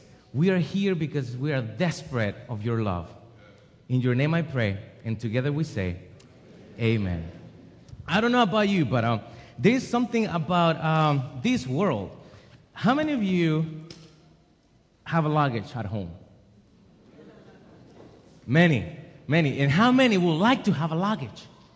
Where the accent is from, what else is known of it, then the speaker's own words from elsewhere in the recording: United States; born there; I was born here in the States. My parents are from El Salvador, so I needed to come prepared because I wanted to represent El Salvador.